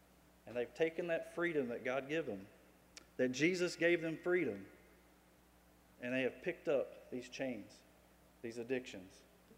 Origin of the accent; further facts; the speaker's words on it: United States; Because I'm American.